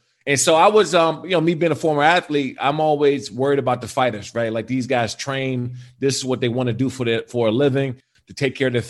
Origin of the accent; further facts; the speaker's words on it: Maryland, United States; So back in D.C., Maryland, Virginia area, I grew up in Prince George's County.